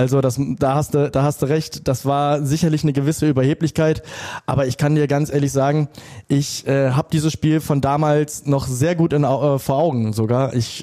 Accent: Duisburg, North Rhine-Westphalia, Germany; ich bin in Duisburg groß geworden, ne? da in Duisburg-Mitte.

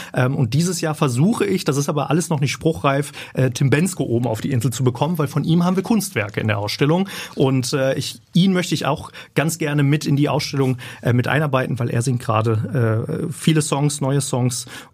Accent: Bochum, North Rhine-Westphalia, Germany; Ich komme aus Bochum. Habe dort klassisch mein Abitur gemacht

